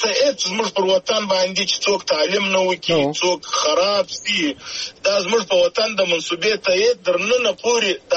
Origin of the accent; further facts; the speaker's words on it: Zhob, Balochistan, Pakistan; زه د ژوب یم